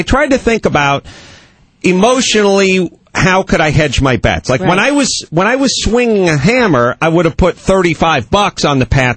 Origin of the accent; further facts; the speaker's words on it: North Hollywood, California, United States; I have guys I've known for 30-something years who I still hang out with because I grew up here in North Hollywood.